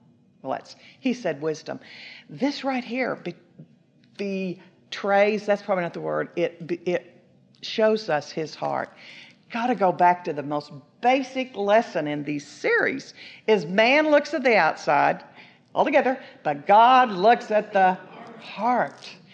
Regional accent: Texas, United States; But I'm from West Texas, and we talk fast and hard, so.

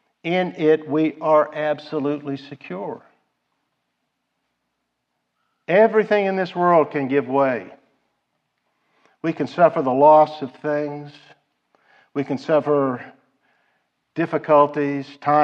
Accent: Kansas City, Missouri, United States; I had a lot of experiences like that as a boy growing up in Kansas City. Every year it snows

